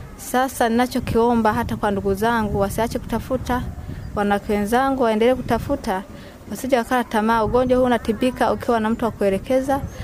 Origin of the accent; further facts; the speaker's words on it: Mpanda, Rukwa, Tanzania; Natoka mkoa wa Rukwa Mpanda, kijiji Busongola.